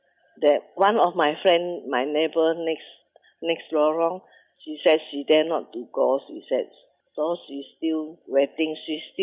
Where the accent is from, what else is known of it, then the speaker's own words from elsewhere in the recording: Kuching, Sarawak, Malaysia; also born or lived in Brunei; I'm from Kuching. Previously, from Brunei. But now, I'm back to Kuching for more than 30 years. I'm 83 now.